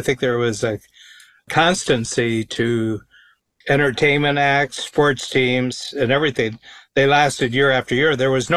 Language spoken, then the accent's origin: English; Norwalk, Ohio, United States; Paul Brown, who really created modern National Football League, was born in my hometown. He was born in Norwalk, Ohio